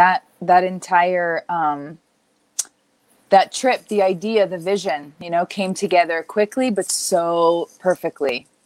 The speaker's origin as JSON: {"language": "English", "country": "Canada", "lives_now": "United States", "said": "Hi, I'm from Canada. I live in California."}